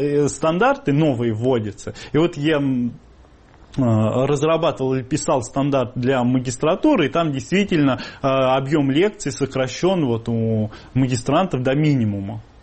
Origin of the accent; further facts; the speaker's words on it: Ryazan, Ryazan Oblast, Russia; То, что мы из Рязани, соответственно, вуз наш, так, в общем-то, провинциальный.